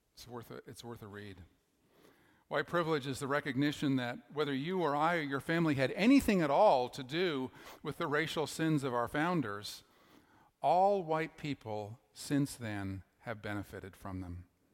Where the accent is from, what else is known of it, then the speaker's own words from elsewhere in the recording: Canada; as my Canadian self helplessly does, I'm so sorry, I'm so sorry, right? If you're around Canadians for very long, those words will come out of their mouths.